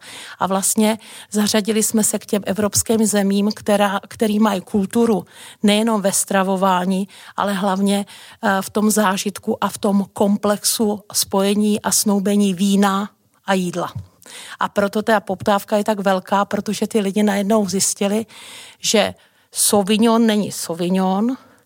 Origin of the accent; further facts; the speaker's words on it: Vrbovce, Trnava Region, Slovakia; now in Czechia; Moje kořeny jsou na moravsko-slovenském pomezí, v tom právě místě, o který byl velký spor při rozdělení Československa, pocházím z Vrbovec. A každopádně musím říct, že tady žiju od roku 89 trvale